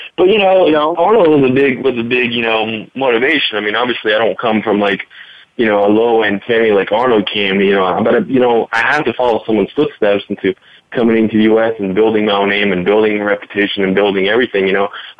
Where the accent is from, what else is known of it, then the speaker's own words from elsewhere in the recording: Rome, Lazio, Italy; also born or lived in Brazil; now in Denver, United States; I live in Denver, but I am actually born in Brazil and raised in Rome.